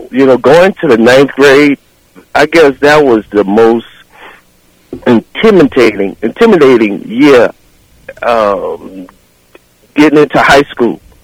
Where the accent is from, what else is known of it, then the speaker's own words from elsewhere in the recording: New Iberia, Louisiana, United States; And growing up in New Iberia, on the hill across from the Canada ballpark, watching the baseball games as well across the street when the high school used to play right across the street from my house.